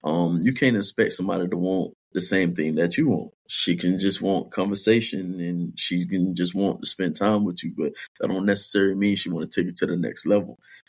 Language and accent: English; Miami, Florida, United States; now in Indianapolis, United States; So pretty much I'm from Miami, Florida. I just came up to Indy since December.